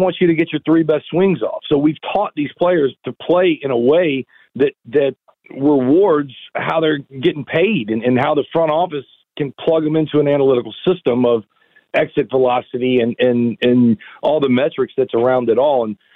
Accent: San Diego, California, United States; I grew up in San Diego, Dodgers number one rival.

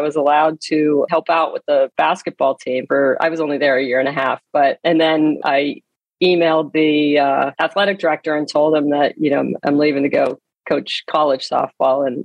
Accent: Erie, Pennsylvania, United States; Yeah, I did. I grew up in Erie, Pennsylvania. Yeah, on the lake.

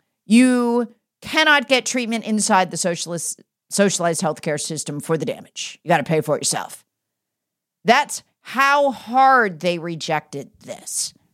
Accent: Charlotte, North Carolina, United States; really started in my hometown, the People's Republic of Charlotte.

